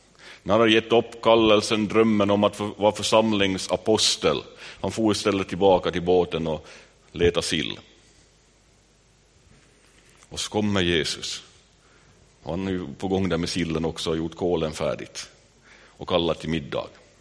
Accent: Vaasa, Ostrobothnia, Finland; Jag var själv i sovrummet där hemma i Sundom.

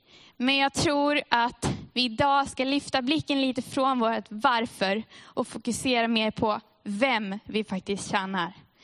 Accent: Sweden; Och det är ju tur, jag kommer från Sverige så jag kan dra referenser till Sverige.

